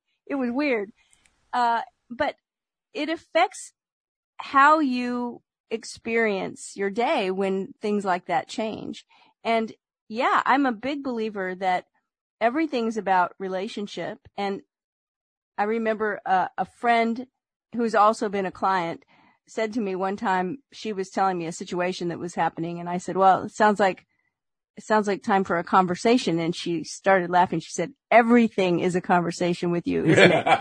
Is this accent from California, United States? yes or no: yes; San Francisco, California, United States; moved away; You like little things like in California, where I grew up in the Bay Area, San Francisco